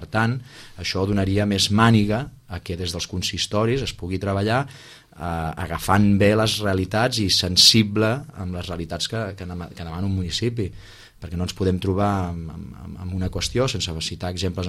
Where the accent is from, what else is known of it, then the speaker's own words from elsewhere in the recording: Sitges, Catalonia, Spain; amb un sentiment de responsabilitat absoluta cap al meu poble, que Sitges també.